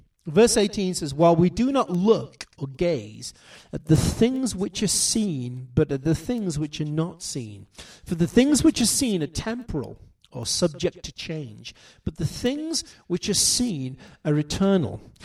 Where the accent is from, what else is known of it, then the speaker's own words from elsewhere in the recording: United Kingdom; traveling about my home country in the UK.